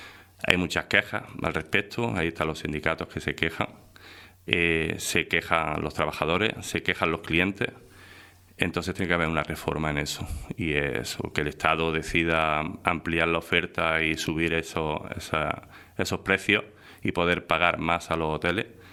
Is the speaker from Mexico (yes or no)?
no; Andalusia, Spain; moved away as an adult; tengo un acento ya de todos los sitios, ¿no? Porque como he viajado por media España ya al final... Por trabajo siempre he estado viajando y me marché pronto, estudié formación profesional, trabajé mucho en la hostelería en Granada y a los 18 años ya me marché.